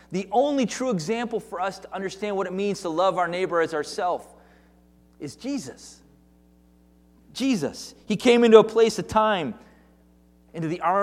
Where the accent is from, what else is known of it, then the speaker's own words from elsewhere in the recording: New Hampshire, United States; I grew up in New Hampshire. I was raised in New England.